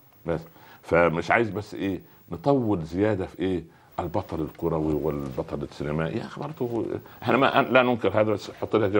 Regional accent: Minya, Minya Governorate, Egypt; يعني انا اذكر كنا كل صباح نعمل نشيد للمنيا

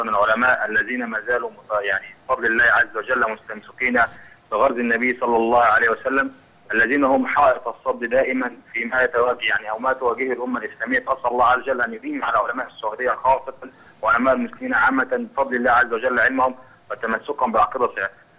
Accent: Egypt; وأنا من مصر

